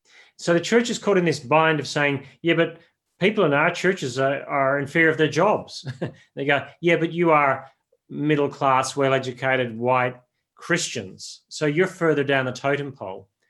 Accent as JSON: {"language": "English", "region": "Northern Ireland", "country": "United Kingdom", "tie": "born or raised there", "moved": "as an adult", "lives_now": "Australia", "said": "I grew up in Northern Ireland and it's a very different experience to living in Australia, but we were very clearly marginal as Christians in Australia from the time I arrived in Australia in the 70s."}